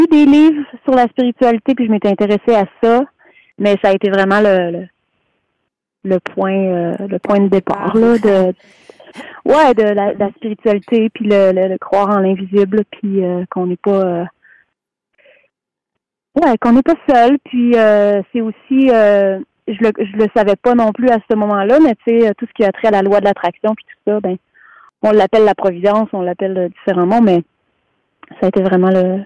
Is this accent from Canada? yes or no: yes; Quebec, Canada; puis je viens de la région du Québec, d'une région qui est située dans le nord-ouest.